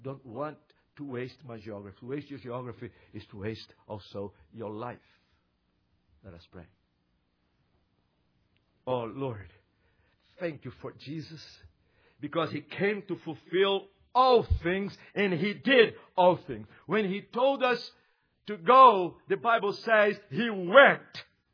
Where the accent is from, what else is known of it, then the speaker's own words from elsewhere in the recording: Brazil; I grew up in Brazil, working in the Amazon jungle with my wife.